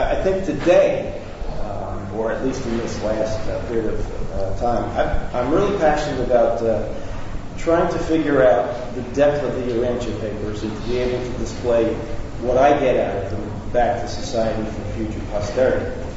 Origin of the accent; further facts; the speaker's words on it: Fort Washington, Maryland, United States; I'm from Fort Washington, Maryland. It's a suburb of Washington, D.C.